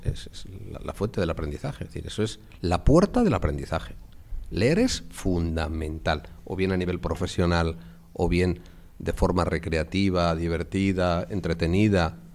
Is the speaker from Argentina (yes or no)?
no; Salamanca, Castile and León, Spain; Me considero muy salmantino, ¿de acuerdo? Muy salmantino.